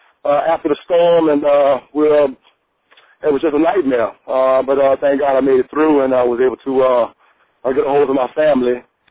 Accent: New Orleans, Louisiana, United States; now in Tampa, United States; I'm calling from Tampa, Florida, Temple Terrace to be exact, and I'm a lifelong resident of the 8th Ward in Gentilly area of New Orleans.

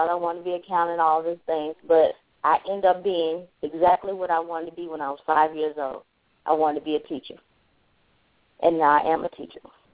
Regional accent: Nashville, Tennessee, United States; I am from Nashville, Tennessee. I'm a child of a single mother.

